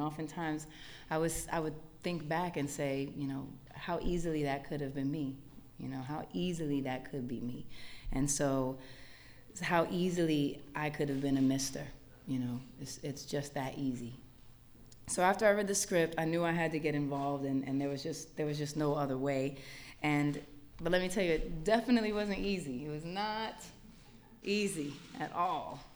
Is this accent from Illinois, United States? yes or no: no; New York, United States; growing up in Hell's Kitchen and in Harlem, in the middle of it all